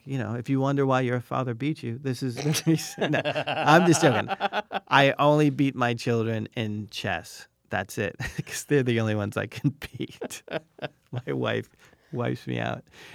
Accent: Malden, Massachusetts, United States; I grew up in Malden was very working class. I grew up in the black section of Malden

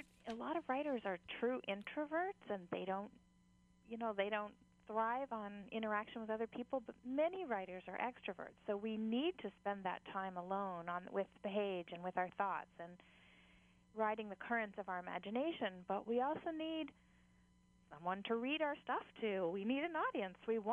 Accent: Mokuleia, Hawaii, United States; I grew up on Mokulele'a Beach, so for me there's nothing better for my imagination than just to walk down the beach, listen to the ocean.

